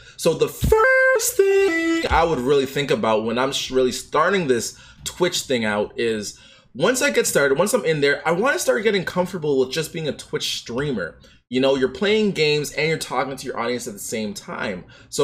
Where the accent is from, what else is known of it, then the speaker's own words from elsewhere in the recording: Toronto, Ontario, Canada; I'm from Canada, Toronto, Ontario.